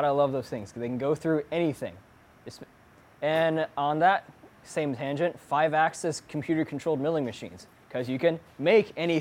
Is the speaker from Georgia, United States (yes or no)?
yes; Atlanta, Georgia, United States; Well, so my hometown is Atlanta, and growing up in suburban Atlanta, which is like upper white middle class suburban soccer momville